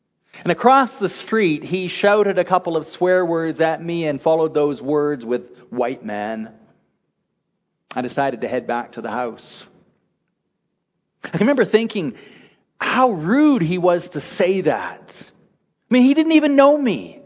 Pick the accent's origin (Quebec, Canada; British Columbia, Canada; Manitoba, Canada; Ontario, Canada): British Columbia, Canada; Prince Rupert; I have other memories from when I was growing up in Prince Rupert.